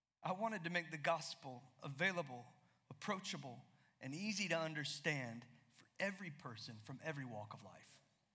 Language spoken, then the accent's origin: English; Southeast, United States; I had grown up in the Southeast in church. If you're new and you're hearing my accent, you're thinking that guy is not from California. You're right.